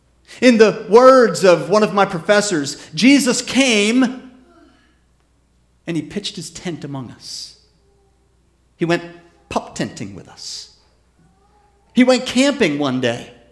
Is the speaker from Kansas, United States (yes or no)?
no; Pennsylvania, United States; I grew up in the in Chester County, Pennsylvania. There are a lot of horses down there.